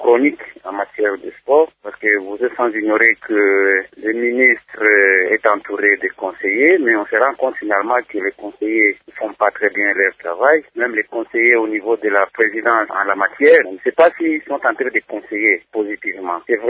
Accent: DR Congo

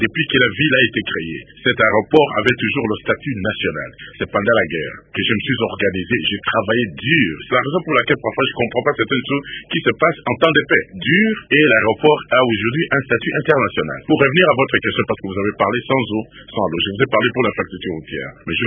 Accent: Kasaï-Oriental, DR Congo; je suis l'unique à avoir créé un boulevard chez nous au Kasaï-Oriental

